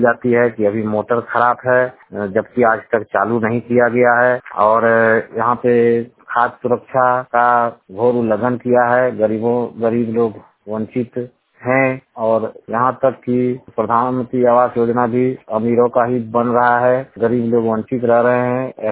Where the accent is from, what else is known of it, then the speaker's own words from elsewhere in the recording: Manikpur, India; देवघर प्रखंड के अंतर्गत मानिकपुर पंचायत पंचायत का मूल निवासी हूँ।